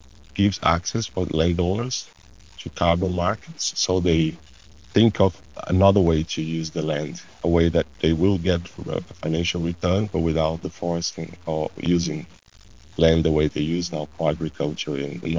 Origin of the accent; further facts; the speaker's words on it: Brazil; I'm from Brazil.